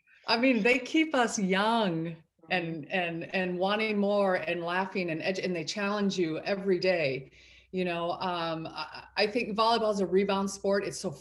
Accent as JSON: {"language": "English", "region": "Michigan", "country": "United States", "also_born_or_lived": "Boston", "lives_now": "San Diego, United States", "said": "Yeah, I'm actually from the Midwestern state of Michigan, which I love. All my family is back there."}